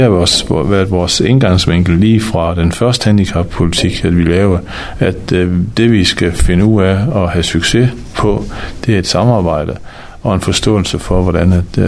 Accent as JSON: {"language": "Danish", "town": "Sæby", "region": "North Denmark Region", "country": "Denmark", "said": "jeg kommer selv fra den gamle Sæby Kommune"}